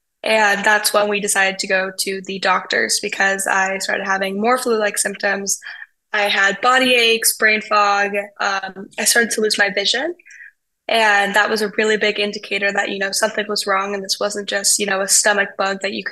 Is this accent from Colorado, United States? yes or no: yes; Colorado, United States; I'm from Colorado, which is a high altitude state.